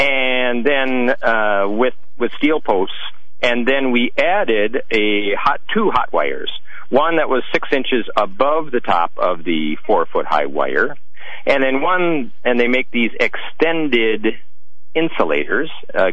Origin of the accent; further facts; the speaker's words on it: Midwest, United States; But I mean, growing up in the Midwest where we had white-tail deer, an 8-foot fence was just barely adequate to keep them out